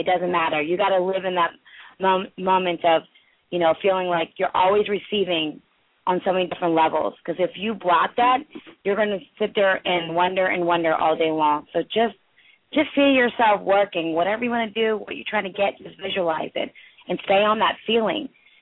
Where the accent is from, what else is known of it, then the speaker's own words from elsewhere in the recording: Lansdale, Pennsylvania, United States; I'm from Lansdale.